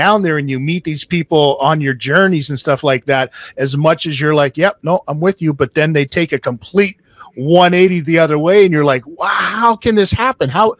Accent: United States; now in Canada; because I am an American as well, so I see that side of it too, and my family lives down there

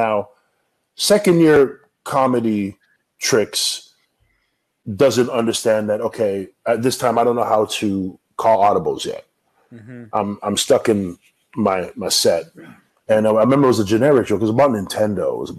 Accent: Toronto, Ontario, Canada; I'm from Toronto. I don't care about none of these people.

